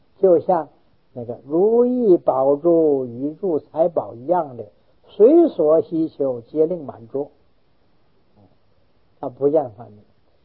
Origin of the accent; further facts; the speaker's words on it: Taiwan; 再想到哦，我们中华民国，再我们中国人